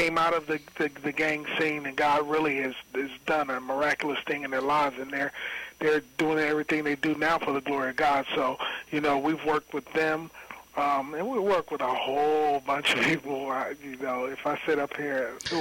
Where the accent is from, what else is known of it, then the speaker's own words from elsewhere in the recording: Ohio, United States; Now, we're all from the Ohio area.